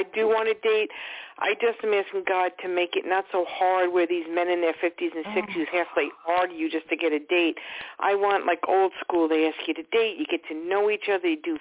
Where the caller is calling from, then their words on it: Long Island, New York, United States; I'm calling from Long Island.